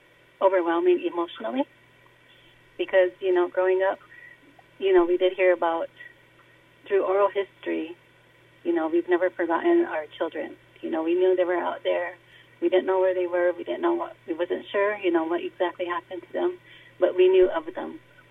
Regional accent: United States; Yeah, I think that is one of the biggest goals that we have as Indian people, is to heal, you know, to recover.

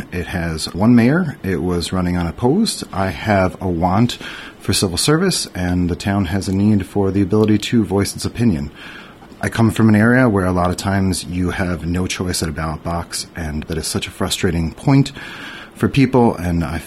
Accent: Chicago, Illinois, United States; Well, I'm a Midwesterner at heart. Although I come from the suburbs of Chicago, I know hard work, I know family, I know dedication, I know respect.

